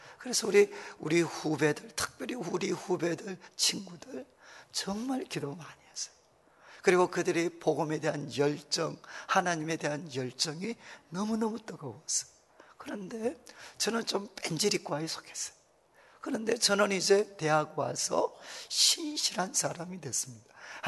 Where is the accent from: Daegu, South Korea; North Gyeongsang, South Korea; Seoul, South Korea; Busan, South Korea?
Daegu, South Korea; 저도 대구에 소위 가난한 곳에서 자랐기 때문에 가난한 그 모습에 대해서 그렇게 낯설지 않습니다.